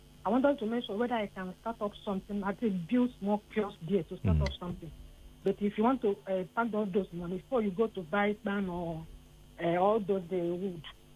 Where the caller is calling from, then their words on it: Ayobo, Lagos, Nigeria; I'm a maternal from Ayobo.